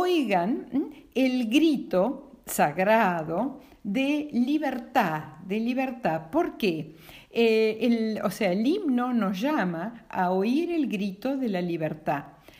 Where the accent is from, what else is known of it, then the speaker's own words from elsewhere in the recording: Argentina; Así que nuestro himno nos identifica como argentinos.